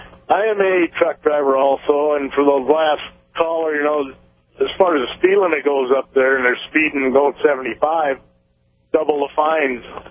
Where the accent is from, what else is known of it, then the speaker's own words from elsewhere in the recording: South Dakota, United States; But I'm originally from South Dakota, and I go all through the Midwest everywhere.